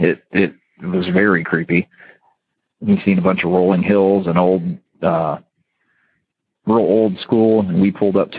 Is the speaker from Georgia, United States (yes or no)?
no; Ohio, United States; even though he was from Korea and I was from Ohio, he had cousins that lived in the area.